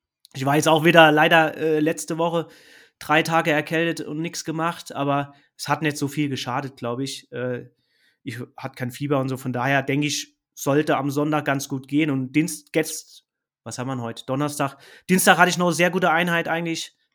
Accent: Saarland, Germany; ein Ultrarennen in meiner Heimat im Saarland

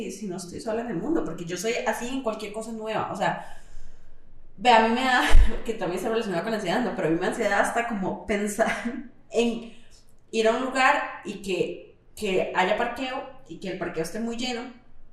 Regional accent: Costa Rica; now in Chile; yo llorando, yo es que yo soy de Costa Rica.

